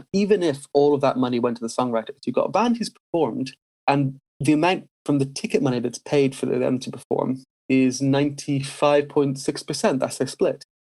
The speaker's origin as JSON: {"language": "English", "town": "Dublin", "region": "Leinster", "country": "Ireland", "also_born_or_lived": "Devon", "moved": "as an adult", "said": "I'm from Dublin originally. I moved to Devon, of all places, to do a music degree."}